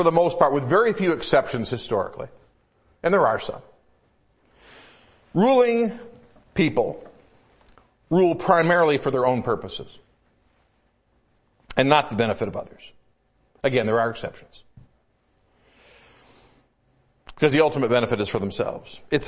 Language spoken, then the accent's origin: English; United States; I'm an American saying this.